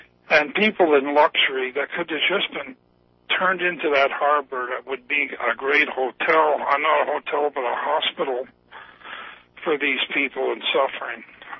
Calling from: Vermont, United States; I'm calling from Vermont.

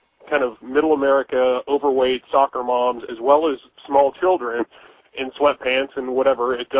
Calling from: Kansas City, United States; partly due to the fact that I'm actually from Kansas City, and Fred Phelps is based in Topeka, Kansas.

